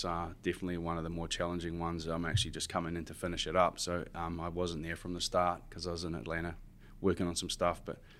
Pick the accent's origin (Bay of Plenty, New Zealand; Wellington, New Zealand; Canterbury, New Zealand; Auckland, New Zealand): Canterbury, New Zealand; Christchurch; Where I grew up in Christchurch had a lot of earthquakes.